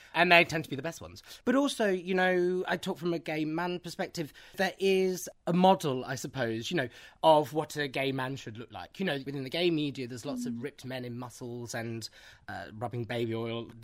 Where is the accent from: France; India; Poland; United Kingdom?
United Kingdom; England; I grew up in the Midlands, and sort of my dad's quite northern.